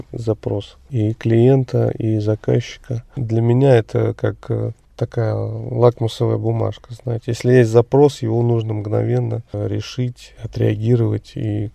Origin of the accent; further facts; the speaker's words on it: Russia; Я сам из России.